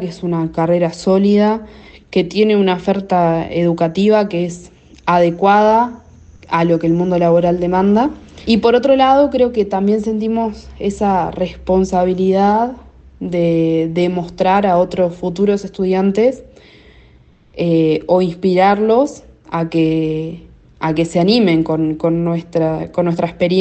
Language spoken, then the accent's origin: Spanish; Colonia del Sacramento, Colonia, Uruguay; moved away as an adult; now in Tacuarembó, Uruguay; en mi caso en particular, soy de Colonia del Sacramento y me tuve que mudar a Tacuarembó para poder cursar la carrera.